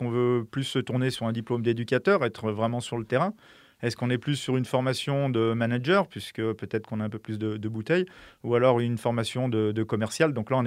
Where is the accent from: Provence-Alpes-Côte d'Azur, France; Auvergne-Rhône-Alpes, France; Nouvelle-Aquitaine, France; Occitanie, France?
Auvergne-Rhône-Alpes, France; moi je suis originaire du département de l'Ain.